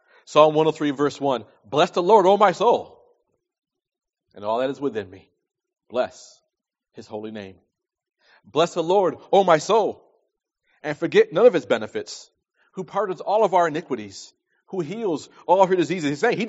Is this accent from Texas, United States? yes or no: no; New York, United States; I'm from New York. I love the New York Knicks.